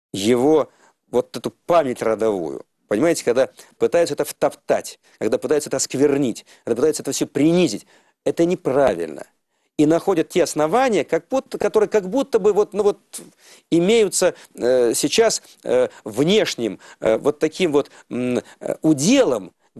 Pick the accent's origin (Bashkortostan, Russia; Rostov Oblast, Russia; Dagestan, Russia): Rostov Oblast, Russia; Rostov-on-Don; born there; Я родился в Ростове-на-Дону, у меня казачья кровь во мне течет.